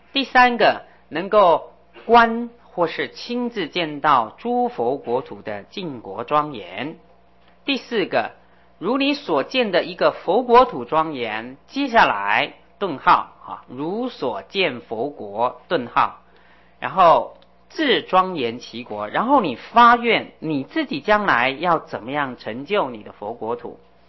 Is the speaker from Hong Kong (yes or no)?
no; Beipu, Hsinchu County, Taiwan; 我的家乡在新竹北埔